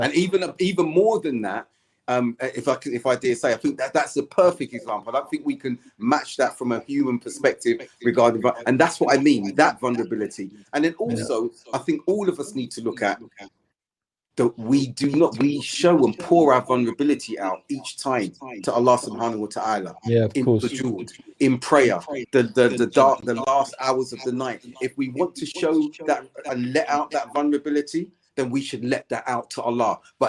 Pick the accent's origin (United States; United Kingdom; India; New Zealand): United Kingdom; You know, being British, that I'm that's one aspect, the British stiff upper lip.